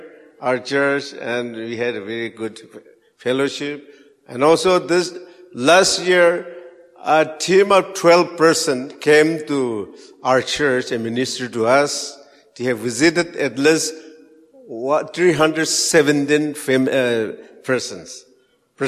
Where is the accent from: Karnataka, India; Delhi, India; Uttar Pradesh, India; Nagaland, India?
Nagaland, India; English is a second language; she did not believe that I'm Indian.